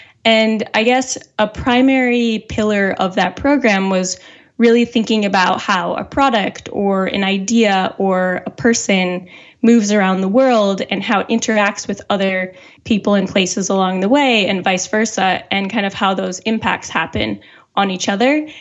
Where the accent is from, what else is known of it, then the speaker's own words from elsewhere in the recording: Wisconsin, United States; Yeah, I grew up in Wisconsin, which is right next door to Minnesota.